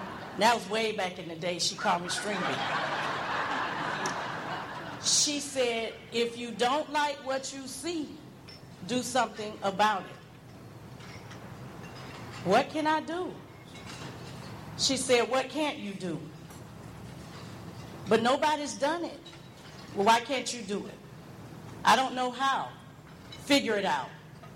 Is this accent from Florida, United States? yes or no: yes; St. Petersburg, Florida, United States; So growing up in St. Petersburg, I'm a native St. Petersburg. I'm about resident. I'm about 50 years old. And I say that very proud because where I came from, a lot of my colleagues are not still here.